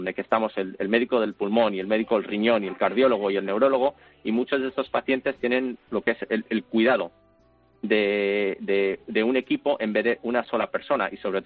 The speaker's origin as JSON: {"language": "Spanish", "town": "Madrid", "region": "Community of Madrid", "country": "Spain", "tie": "born or raised there", "moved": "as an adult", "said": "Me crié en Madrid y me vine para acá a estudiar y aquí me he quedado."}